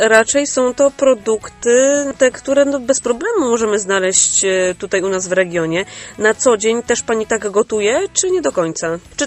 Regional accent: Silesian Voivodeship, Poland; bo to jest chyba ta różnica, która tutaj u nas na Śląsku jest dosyć widoczna

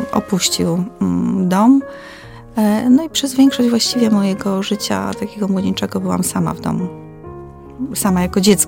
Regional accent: Niepokalanów, Masovian Voivodeship, Poland; urodziłam się i wychowałam się w jednym z takich bardziej znanych miejsc, czyli w Niepokalanowie.

